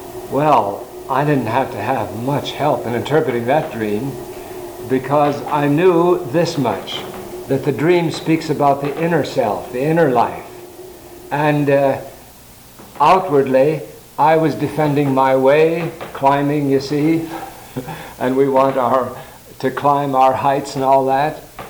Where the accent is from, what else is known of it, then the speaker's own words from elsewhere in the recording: California, United States; I grew up in California. We used to climb Mount Lassen at 10,000 feet oftentimes